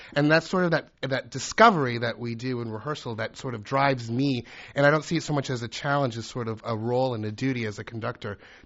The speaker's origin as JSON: {"language": "English", "town": "Minneapolis", "region": "Minnesota", "country": "United States", "tie": "born or raised there", "said": "I grew up in Minneapolis and then went"}